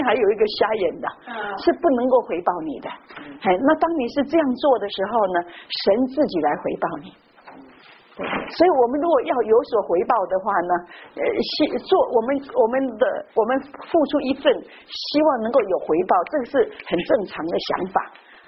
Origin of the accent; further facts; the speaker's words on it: Guangdong, China; 所以我去的时候我是广东人嘛